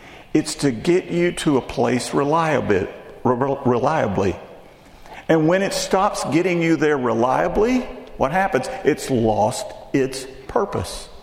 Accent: Texas, United States; And in my hometown, in Texas, there was one thing that made our town distinct.

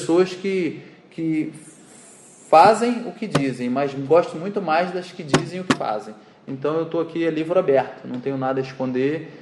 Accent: Macaé, Rio de Janeiro, Brazil; Não sou de Macaé, não. Cheguei em Macaé com um ano e ia fazer dois.

